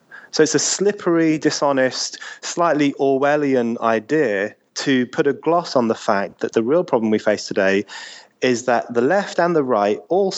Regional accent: New York City, New York, United States; You know, I'm a New Yorker.

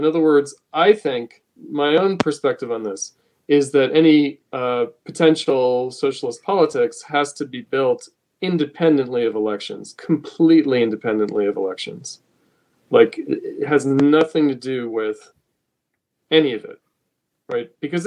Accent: New York, United States; I'm from New York. I don't know.

